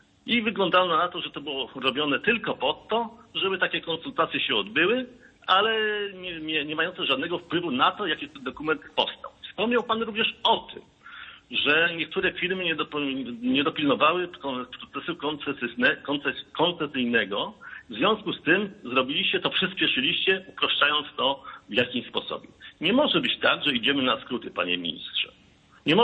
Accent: Kuyavian-Pomeranian Voivodeship, Poland; Jak wspomniałem, pochodzę z Kujaw.

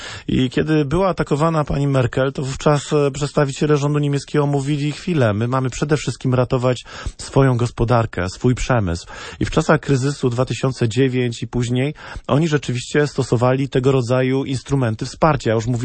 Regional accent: Kraków, Lesser Poland, Poland; born there; ja akurat się nie urodziłem na Śląsku, bo urodziłem się w Krakowie, ale moja córka urodziła się na Śląsku i moja mama się urodziła na Śląsku.

